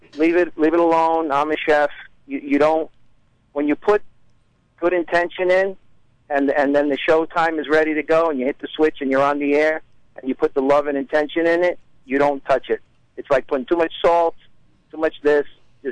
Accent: New York, United States; because I grew up in East Harlem. It was a big Italian community at one time. Now it's Spanish Harlem. So to be exact, it was 116th Street.

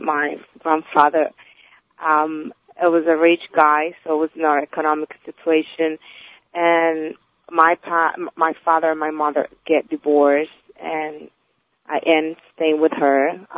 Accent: Dominican Republic; I grew up in Dominican Republic.

